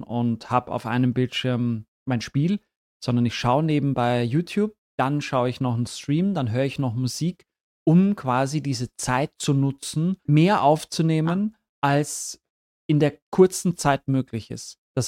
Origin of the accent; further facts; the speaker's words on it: Vienna, Austria; Wir hatten einen großen Wald bei uns. Wir haben im 14. Bezirk, wer Wien kennt, Steinhofgründe.